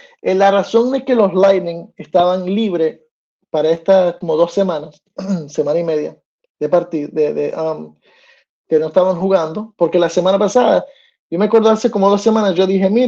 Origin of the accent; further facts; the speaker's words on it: United States; born there; Yo soy de USA. Yo nací aquí en este país.